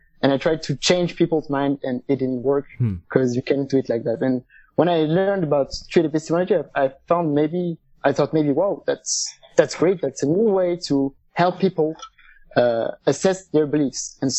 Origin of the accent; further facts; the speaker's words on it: Strasbourg, Grand Est, France; English is a second language; So I'm from France. I'm actually from Strasbourg.